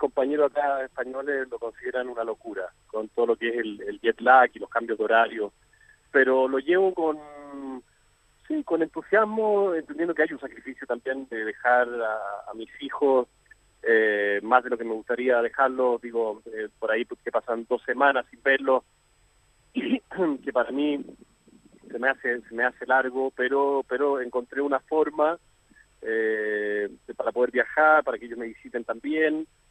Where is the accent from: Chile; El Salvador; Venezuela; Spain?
Chile; moved away as an adult; now in Argentina; mi realidad es que soy chileno, que yo dejé mi familia, mis hermanos, mis sobrinos, mi teatro, todo por mis hijos que son argentinos